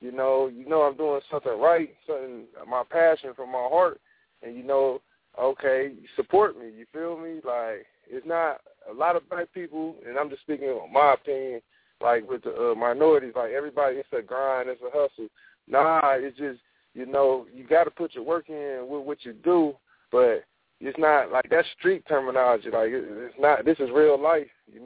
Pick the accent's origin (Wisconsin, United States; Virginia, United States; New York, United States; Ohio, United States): Ohio, United States; Dayton; also born or lived in Detroit, United States; I grew up in Dayton in Detroit when I was a kid.